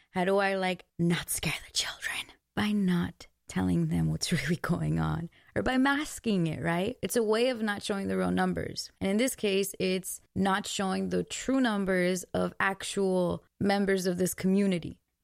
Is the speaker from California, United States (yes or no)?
yes; Glendale, California, United States; I remember I'm from Glendale, right? Glendale, California. Huge population of Armenians.